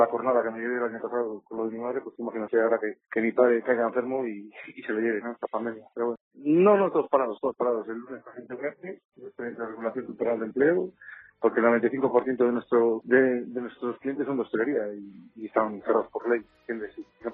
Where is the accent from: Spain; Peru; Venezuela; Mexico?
Spain; como ciudadano español bastante más